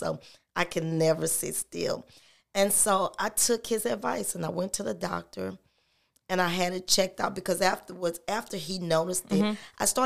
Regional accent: Baton Rouge, Louisiana, United States; also born or lived in Detroit; I grew up in Baton Rouge, and we moved away some years ago to Detroit.

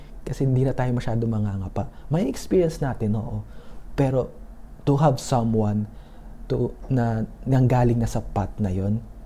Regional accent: Dubai, United Arab Emirates; I'm from Dubai.

